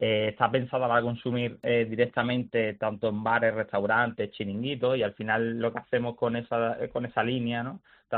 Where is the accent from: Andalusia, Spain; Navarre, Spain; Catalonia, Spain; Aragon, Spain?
Andalusia, Spain; Málaga; nosotros somos de aquí de Málaga, tenemos estos sabores